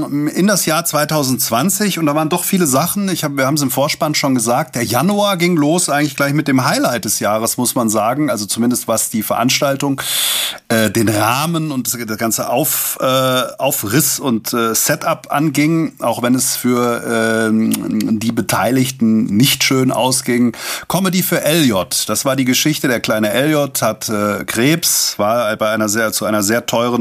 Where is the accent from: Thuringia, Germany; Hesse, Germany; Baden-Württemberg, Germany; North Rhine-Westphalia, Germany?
Hesse, Germany; Langen; in meiner Heimatstadt Langen.